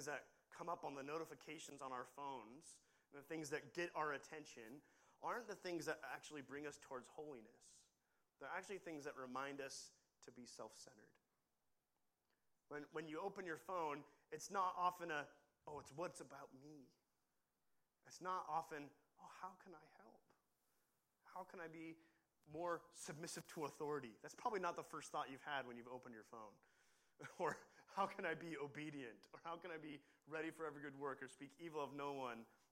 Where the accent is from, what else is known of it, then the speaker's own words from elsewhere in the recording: United States; now in Australia; And I realized, oh, Australians are much more submissive to authority than I am as an American.